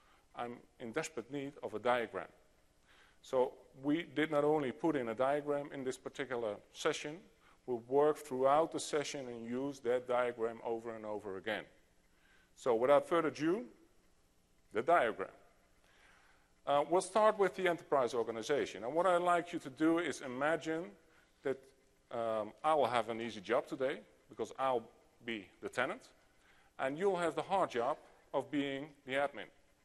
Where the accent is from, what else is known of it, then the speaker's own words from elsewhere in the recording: Katwijk, South Holland, Netherlands; English is a second language; Now, my hometown is there, in there as well, and I'll highlight it for you. It's, and I'll pronounce it in Netherlands, it's called Katwijk. It's near the sea, so I can walk within a couple of minutes to the beach